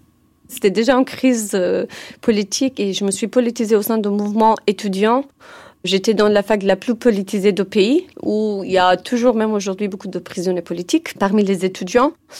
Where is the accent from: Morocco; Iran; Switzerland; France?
Iran; Paveh, Kermanshah Province; French is a second language; J'ai grandi au Kurdistan de l'Iran, dans une petite ville qui s'appelle Pavé. C'est une petite ville de 30 000 habitants à peu près, à la frontière de Kurdistan iranien et irakien.